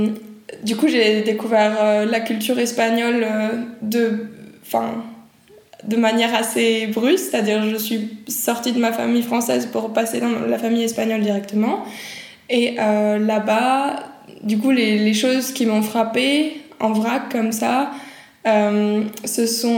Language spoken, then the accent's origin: French; Brittany, France; je viens de Bretagne en France